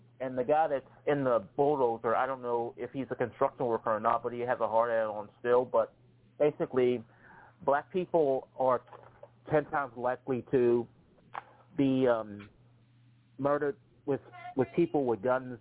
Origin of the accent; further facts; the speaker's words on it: Washington, District of Columbia, United States; I'm originally from D.C.